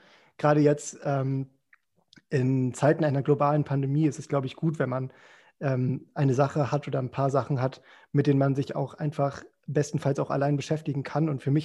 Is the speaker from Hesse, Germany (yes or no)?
yes; Hesse, Germany; Ich bin gebürtig aus Hessen, aber in Niedersachsen habe ich sozusagen meine politische Heimat gefunden